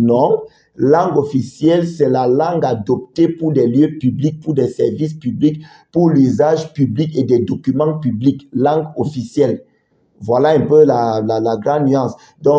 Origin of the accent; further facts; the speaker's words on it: Cameroon; Chez nous au Cameroun, c'est LCN.